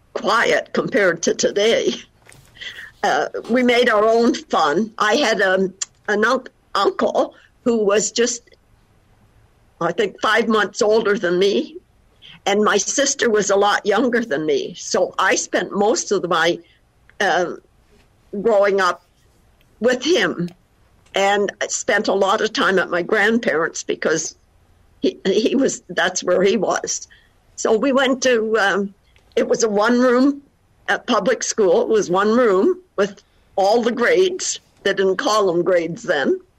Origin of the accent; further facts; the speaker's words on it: Middleport, Ontario, Canada; I was born in Middleport, Ontario, which is a little farming district. And my parents had a farm, and it's on what they call Highway 54, and it's along the Grand River.